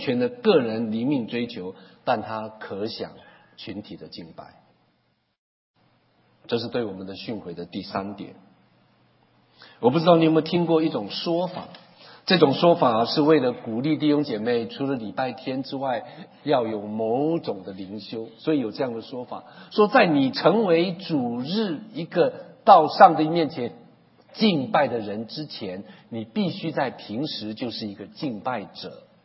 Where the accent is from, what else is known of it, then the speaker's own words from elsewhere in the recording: Taiwan; 我就不行，我是台湾出来的哈。